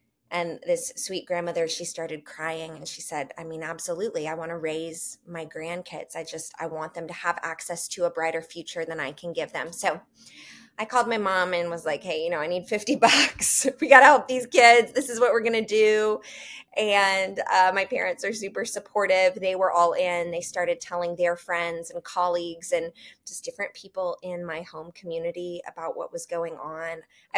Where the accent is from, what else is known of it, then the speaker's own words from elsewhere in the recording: United States; I think as an American, my kind of only context for an orphanage was I thought that meant that your parents had died